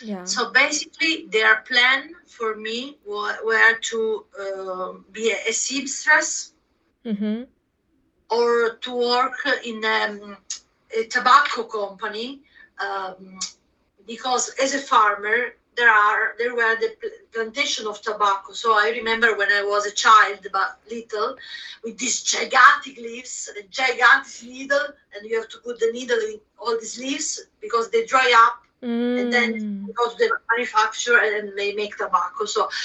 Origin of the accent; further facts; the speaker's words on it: Italy; English is a second language; because I'm from Italy